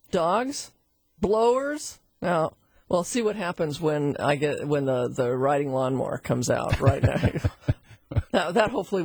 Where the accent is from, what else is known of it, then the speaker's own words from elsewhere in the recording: Seattle, Washington, United States; a very young kid growing up in Seattle with my younger brother, Tom, and my mom and dad.